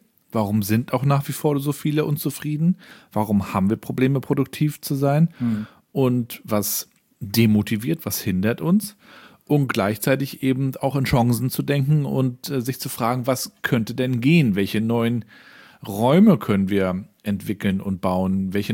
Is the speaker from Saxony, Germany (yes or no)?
no; Mecklenburg-Vorpommern, Germany; Ich freue mich, dass auch Mecklenburg-Vorpommern, mein Heimatland, vertreten sein wird